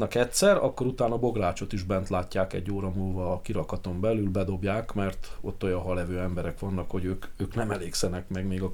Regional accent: Fonyód, Somogy, Hungary; Nagyon szerencsés sorsom folytán Fonyódon a Szúnyog-szigeten nőttem föl.

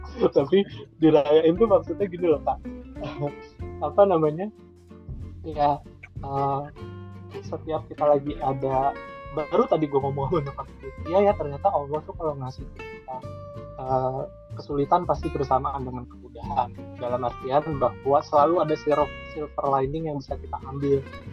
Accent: Lampung, Indonesia; Karena kan gue asli Lampung, kelahiran Lampung.

